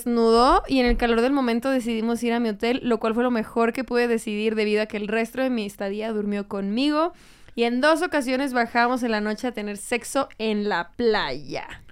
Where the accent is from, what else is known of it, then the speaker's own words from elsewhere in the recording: Mexico; Como buen mexicano, pues se sabe que nosotros traemos un sabor y una chispa que en Europa no encuentras.